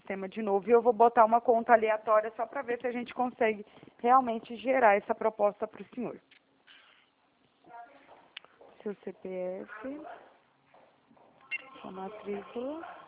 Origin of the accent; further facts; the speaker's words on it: Araraquara, São Paulo, Brazil; Eu sou aqui de Araraquara.